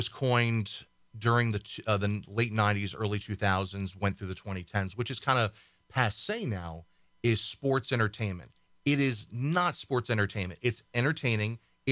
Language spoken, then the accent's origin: English; East Coast, United States; I'm from the East Coast as well.